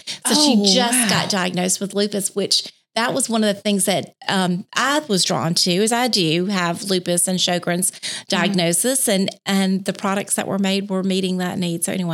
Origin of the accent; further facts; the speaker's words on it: Biloxi, Mississippi, United States; I'm from the Mississippi Gulf Coast. I'm from Biloxi.